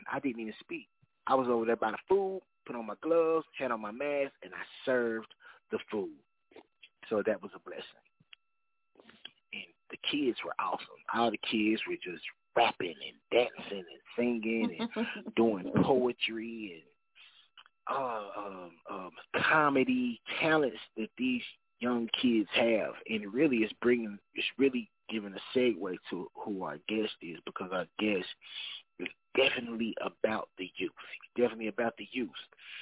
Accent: Knoxville, Tennessee, United States; For those who don't know, I am from Knoxville, Tennessee. I love to rep my city. It's a beautiful city.

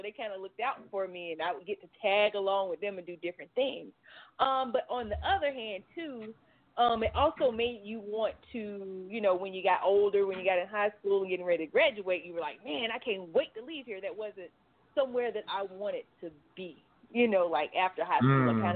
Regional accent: Live Oak, Florida, United States; now in Atlanta, United States; I'm currently living in the Atlanta, Georgia area. I'm originally from Live Oak, Florida.

